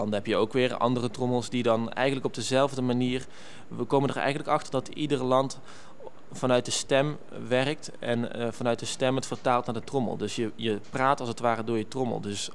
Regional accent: Netherlands; born there; ik ben in Nederland geboren.

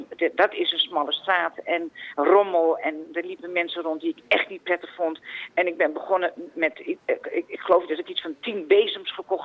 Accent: Amsterdam, North Holland, Netherlands; Ik ben een Amsterdammer

